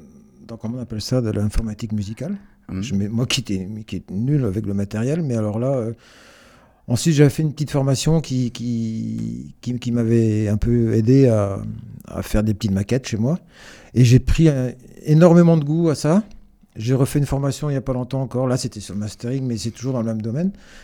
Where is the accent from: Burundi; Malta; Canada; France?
France; Brittany; accent: Breton; on sent bien que mon accent breton, il est là